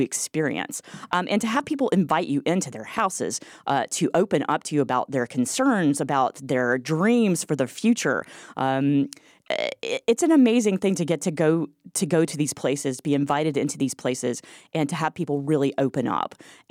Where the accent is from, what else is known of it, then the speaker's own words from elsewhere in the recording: Macon, Georgia, United States; I have, and I grew up in Georgia, but I've got to tell you, this history was not taught when I was in school. I went to public schools in Macon.